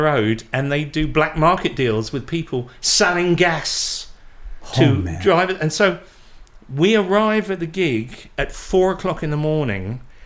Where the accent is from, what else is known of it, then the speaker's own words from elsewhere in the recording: Portsmouth, South East England, United Kingdom; we played a show down my hometown of Portsmouth.